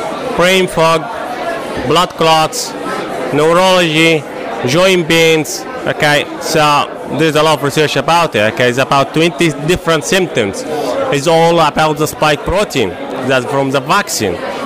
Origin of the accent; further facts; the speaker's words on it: Italy; I'm from Italy.